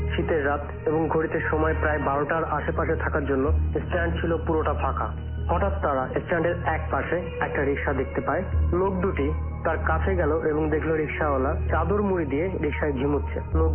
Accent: India; now in Bangladesh; আমার শৈশব ও কৈশোর ভারতবর্ষে কেটেছে।

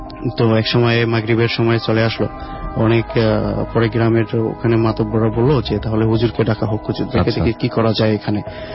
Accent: Brahmanbaria, Chittagong Division, Bangladesh; ব্রাহ্মণবাড়ি থেকে আসছি।

